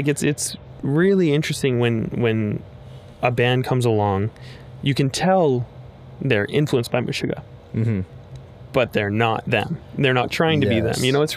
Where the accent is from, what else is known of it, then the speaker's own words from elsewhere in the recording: Oshawa, Ontario, Canada; Just pretty close to it, Whippy. So I guess it's pretty much Oshawa.